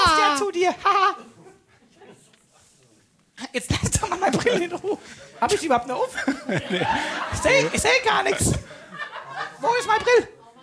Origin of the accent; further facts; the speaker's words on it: Steinfurt, North Rhine-Westphalia, Germany; Steinfurt. Nachbargemeinde.